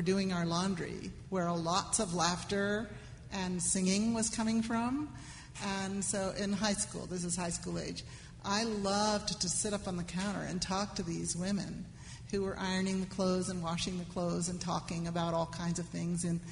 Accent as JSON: {"language": "English", "country": "Argentina", "tie": "born or raised there", "also_born_or_lived": "Uruguay", "said": "I grew up in South America and Argentina and in Uruguay. And my parents, who were from New England and as white as can be"}